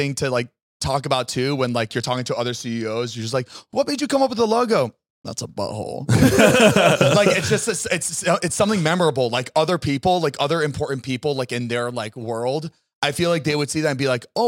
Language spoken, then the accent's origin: English; Florida, United States; I think because we're from Florida and it was like always so muggy and humid and hot.